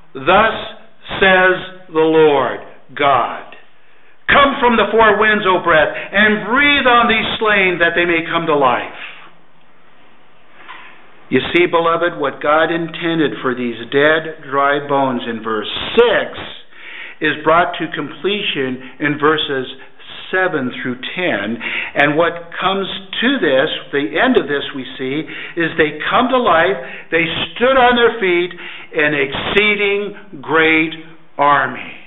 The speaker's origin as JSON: {"language": "English", "town": "Chico", "region": "California", "country": "United States", "tie": "born or raised there", "said": "I graduated in 1979 from Chico State University, my hometown."}